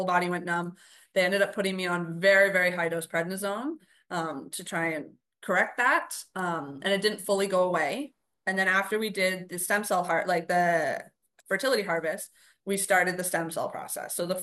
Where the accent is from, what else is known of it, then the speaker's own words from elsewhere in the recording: Ontario, Canada; moved away; I ended up moving 3,600 kilometers away, so to the other side of Canada, because I'm originally from Ontario.